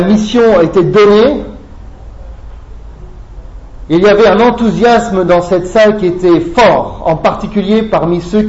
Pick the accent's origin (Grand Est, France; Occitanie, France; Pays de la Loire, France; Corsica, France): Grand Est, France; Mais j'ai grandi en Alsace. En Alsace.